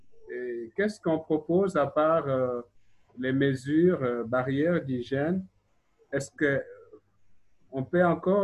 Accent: Kinshasa, DR Congo; Moi, je suis du Congo, Kinshasa

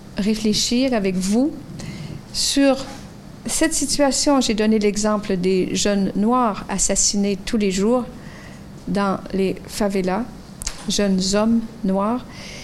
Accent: Quebec, Canada; la Québécoise que je suis, en certaines circonstances, va répondre, bien sûr que je suis canadienne.

